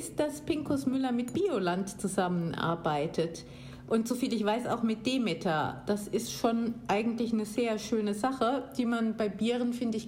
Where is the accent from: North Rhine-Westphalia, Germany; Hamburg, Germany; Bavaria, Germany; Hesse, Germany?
North Rhine-Westphalia, Germany; Cologne; Darf man das sagen als Kölnerin?